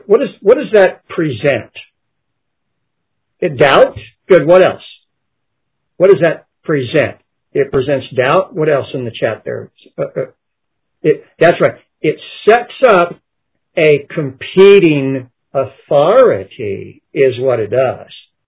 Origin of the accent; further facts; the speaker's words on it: Texas, United States; I'm not all highfalutin and everything, and I'm from Texas, you know, my boots, and I got my cowboy hat every once in a while